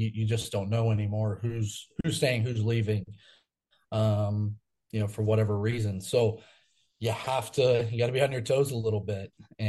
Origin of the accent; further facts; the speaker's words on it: Florida, United States; I grew up in Florida. I've spent some time coaching there.